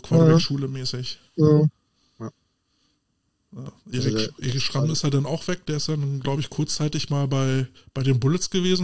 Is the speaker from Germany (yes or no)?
yes; Berlin, Germany; ich komme aus dem Wedding